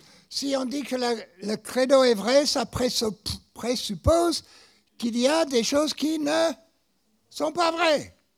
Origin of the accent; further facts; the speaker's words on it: Canton, Ohio, United States; c'est dans le canton, dans l'Ohio, je dis, mais c'est ma ville natale. C'est ma ville natale représente tout le pays.